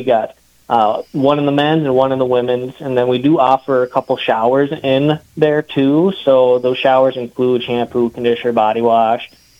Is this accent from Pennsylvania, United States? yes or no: no; Wadena, Minnesota, United States; now in Montevideo, United States; I'm originally from Wadena, so kind of newer to the area here in Montevideo, but been loving it since, so glad to call it home.